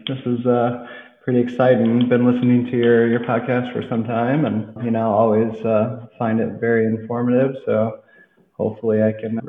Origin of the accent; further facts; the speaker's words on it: Illinois, United States; I grew up in the Rust Belt up out of Chicago. A lot of people had lost their jobs to globalization. My hometown had lost like roughly 70% of its manufacturing output in that decade.